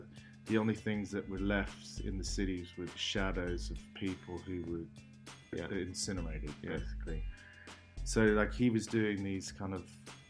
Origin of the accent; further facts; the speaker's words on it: Omaha, Nebraska, United States; I'm originally from Omaha, Nebraska, right in the middle of America.